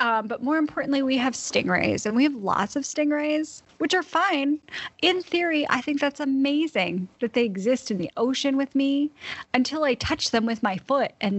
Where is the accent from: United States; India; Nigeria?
United States; Northeast; I mean, I grew up in the Northeast. I am used to 100 degrees, 100% humidity.